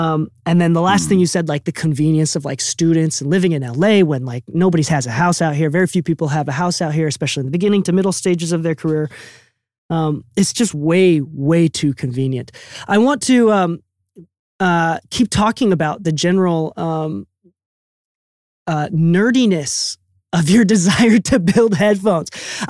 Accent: Japan; So I'm from Japan, right? And I go visit my family about once a year.

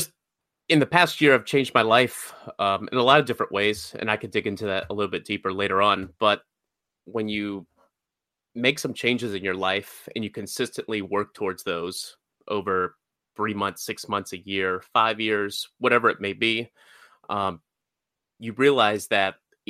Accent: Georgia, United States; I grew up in Georgia for the most part of my life. Grew up in a middle-class family.

